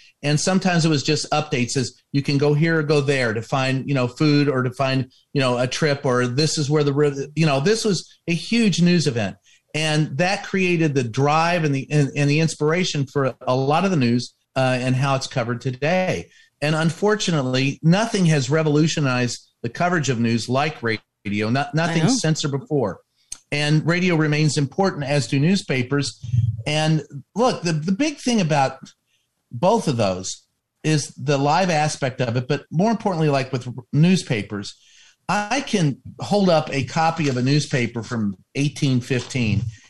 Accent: Louisville, Kentucky, United States; I mean, you can go into my hometown, Louisville, Kentucky, and there are eight radio stations that are owned by iHeartRadio.

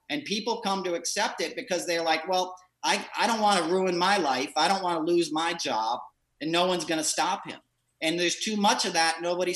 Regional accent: New York, United States; Most of the country, like you and I, Nicole, I'm from New York. You know, I was high school in the 80s.

